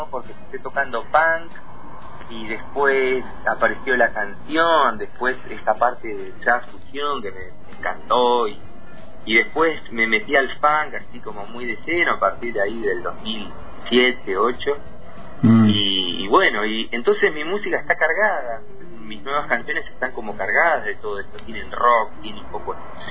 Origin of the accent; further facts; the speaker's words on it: Fernández Oro, Río Negro, Argentina; Sí, soy de Fernández Oro y nacido y criado, mirá.